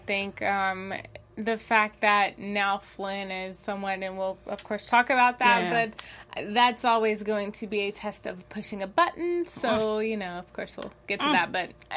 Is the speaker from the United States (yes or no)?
yes; Tennessee, United States; I'm actually from Tennessee